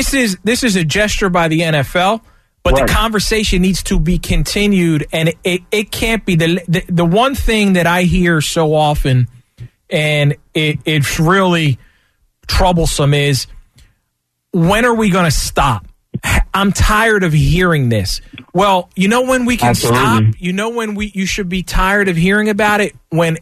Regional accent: Philadelphia, Pennsylvania, United States; born there; my parents were born in Palestine, so I actually speak fluent Arabic, but I was born in Philly.

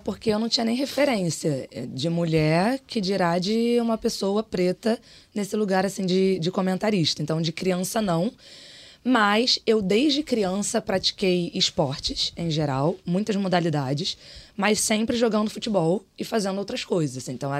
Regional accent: Rio de Janeiro, Brazil; um time do meu bairro também, que é Cavalcante, eu sou suburbana, nascida e criada em Cavalcante

